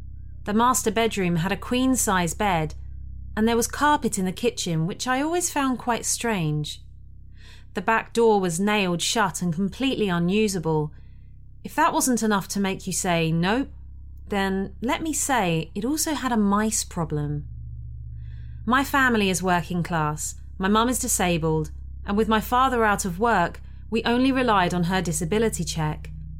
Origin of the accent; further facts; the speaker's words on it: Lockhart, Texas, United States; I grew up in Texas. I still live here along with my family that will be mentioned in this story. When the 2007 recession hit, my father lost his job.